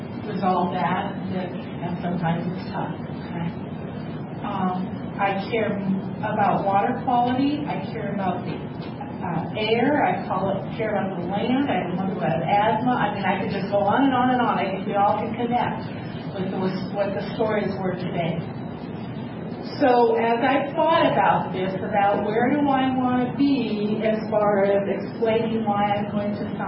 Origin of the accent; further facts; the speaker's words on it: Iowa, United States; born there; I was born in Iowa, in North Iowa. I was a townie.